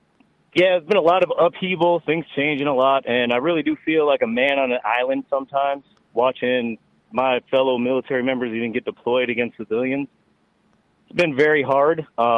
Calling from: North Chicago, Illinois, United States; I'm actually calling from the North Chicago area.

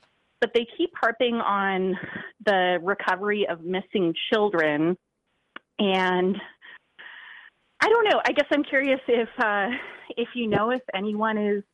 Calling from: Fayetteville, Arkansas, United States; also born or lived in Memphis, United States; Yeah, well, today I am in Fayetteville, Arkansas, but I actually lived in Memphis, Tennessee for several years and have a lot of friends there.

